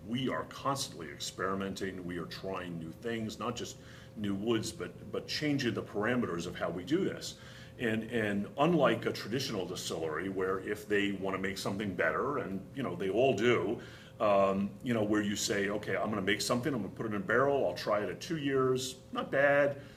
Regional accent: Boston, Massachusetts, United States; accent: Boston; moved away as an adult; now in Cleveland, United States; You know, you can probably tell from my very thick Boston accent that I'm from Boston. You know, I moved here about 11 years ago.

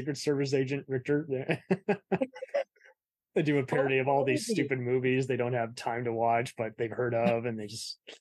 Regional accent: Boston, Massachusetts, United States; I'm only from Boston.

